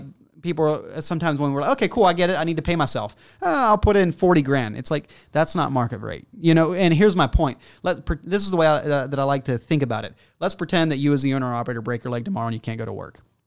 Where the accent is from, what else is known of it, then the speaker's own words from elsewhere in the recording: United States; now in Canada; I know we're in Canada here, I'm from the States.